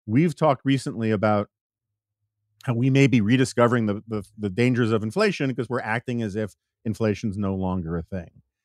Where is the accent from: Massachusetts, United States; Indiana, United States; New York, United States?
New York, United States; New York City; particularly in the city I grew up in New York City.